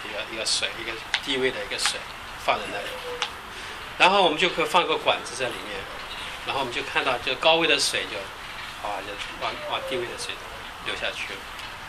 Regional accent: China; now in United States; 就是说我们中国人很多以前呢，很多人取名字叫什么福的

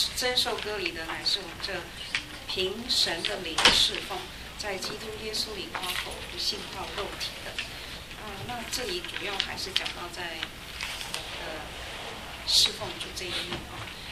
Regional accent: China; 这个我们中国人真的是很保爱我们这个天然的这个传统、我们的文化。

